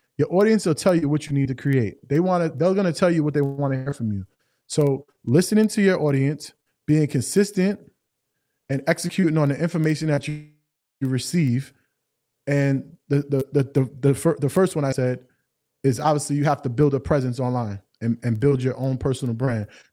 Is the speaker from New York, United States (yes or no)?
yes; Greenburgh, New York, United States; I was born and raised in Greenberg, New York, the same town that Rashad and Troy was also raised at.